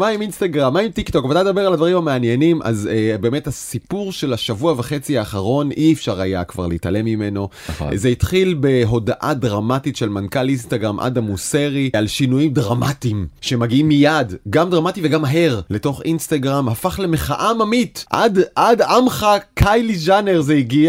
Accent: Haifa, Haifa District, Israel; אני מהחיפאים שלא הולכים לבקר ב...

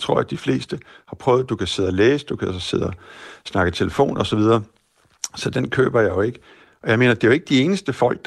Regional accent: Aarhus, Central Denmark Region, Denmark; Altså, jeg kommer selv fra Aarhus, og familie i Aarhus

